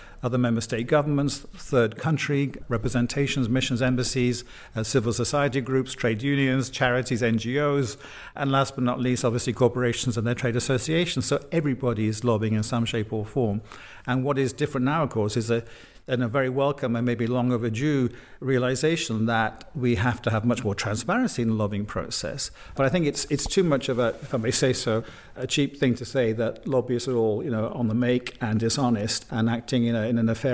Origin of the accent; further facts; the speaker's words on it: United Kingdom; now in Brussels, Belgium; certainly in the United Kingdom, my home country